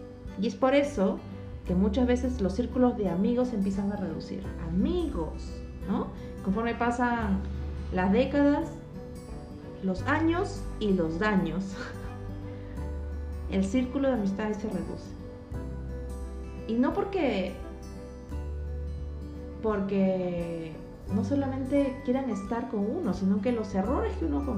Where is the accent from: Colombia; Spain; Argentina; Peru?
Peru; born there; Nací en Perú, ahora voy a México